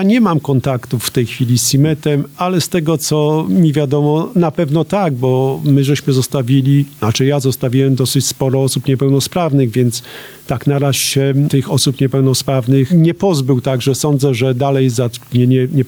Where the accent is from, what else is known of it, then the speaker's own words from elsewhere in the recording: Jelenia Góra, Lower Silesian Voivodeship, Poland; Jelenia Góra jest takim moją małą ojczyzną i dlatego zawsze z sentymentem będę się wypowiadał o Jeleniej Górze.